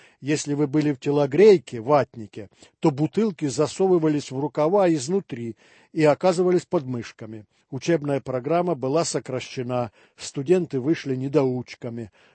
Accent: Moscow, Russia; Мы, москвичи, пережили Московскую Олимпиаду 80-го года.

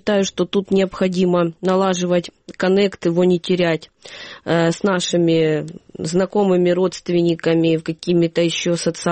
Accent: Debaltseve, Donetsk Oblast, Ukraine; now in Lysychansk, Ukraine; Да, я сама из Дебальцева. Я перемещалась в Лисичанск.

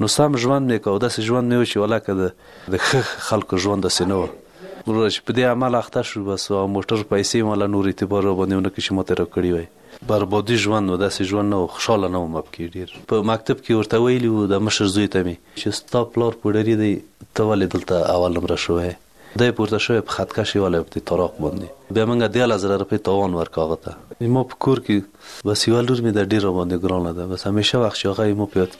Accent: Parwan, Afghanistan; د پروان د ولایت یم، د غوربند ولسوالۍ دوه دېرش کلن یمه.

